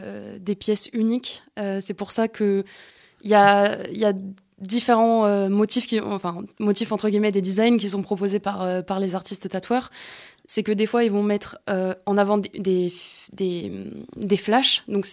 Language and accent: French; Meaux, Île-de-France, France; là d'où je viens, donc dans le 77, à Meaux.